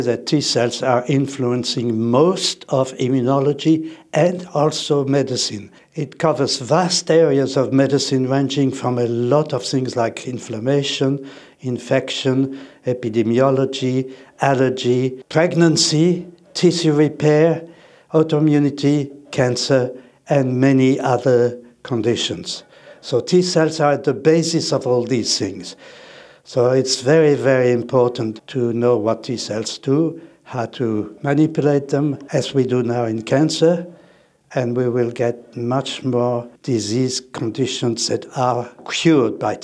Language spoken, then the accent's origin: English; China; also born or lived in Nice, France / Switzerland; I was born in France, in Nice. We lived in China for quite a long time, and in between we lived in Switzerland. And we left China in 1941